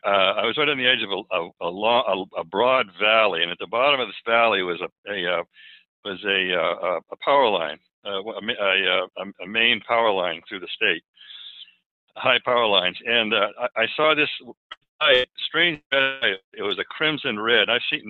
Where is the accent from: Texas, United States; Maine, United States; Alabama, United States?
Maine, United States; Falmouth; I grew up in Maine, in Falmouth, Maine